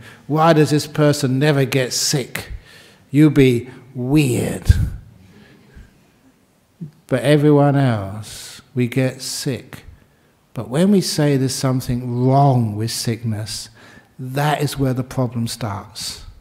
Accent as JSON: {"language": "English", "region": "London", "country": "United Kingdom", "tie": "born or raised there", "said": "the place where I grew up in London"}